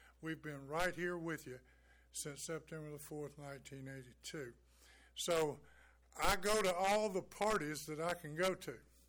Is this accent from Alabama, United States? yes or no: yes; West Bluffton, Alabama, United States; I'm an Illinois from West Bluffton, Alabama